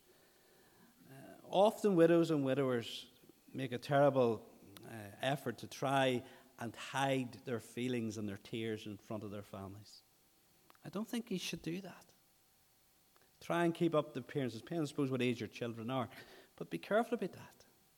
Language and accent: English; United Kingdom; Most of us would count ourselves as British and we believe in the stiff upper lip.